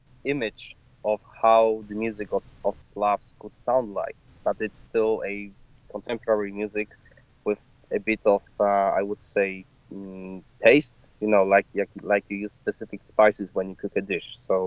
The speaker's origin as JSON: {"language": "English", "country": "Poland", "said": "The Witcher is, for Polish people, probably as I don't know. I think it may be as recognizable as, let's say, Superman for Americans, for example, or Captain America or whatever. So basically, this is integral part of our own culture."}